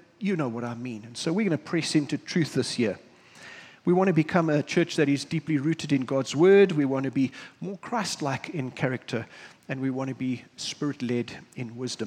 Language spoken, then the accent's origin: English; South Africa; I'm South African.